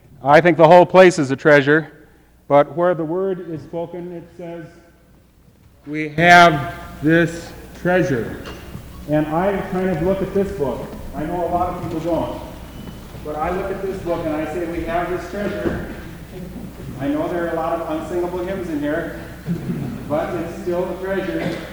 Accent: Edina, Minnesota, United States; all the way from my hometown, from Edina.

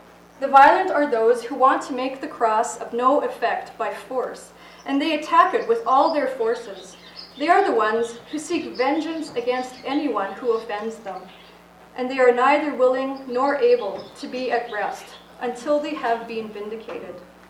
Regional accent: Canada; As a Canadian

